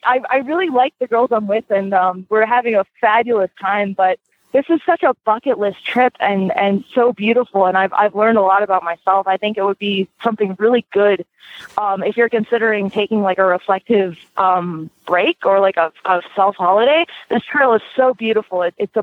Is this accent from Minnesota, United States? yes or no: no; Houston, Texas, United States; I'm from Houston, Texas, which is at zero sea level.